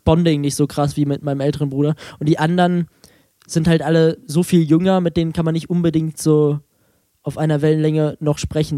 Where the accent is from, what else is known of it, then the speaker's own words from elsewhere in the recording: Euskirchen, North Rhine-Westphalia, Germany; Ich komme aus Euskirchen.